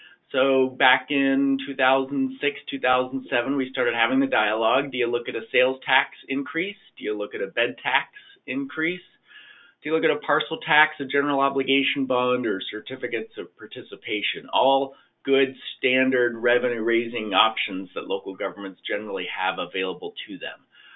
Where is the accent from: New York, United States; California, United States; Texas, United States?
California, United States; So I just want to start with that as a Californian.